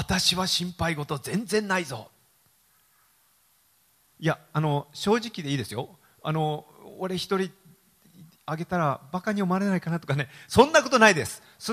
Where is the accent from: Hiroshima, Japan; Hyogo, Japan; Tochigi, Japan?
Hiroshima, Japan; 私は広島出身でもありますしですね、